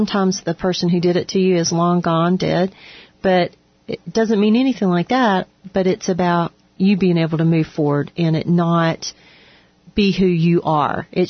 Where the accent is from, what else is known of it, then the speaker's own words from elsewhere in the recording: South Carolina, United States; Before we had it in my home state, South Carolina, it was like 90, 91, 92, 93.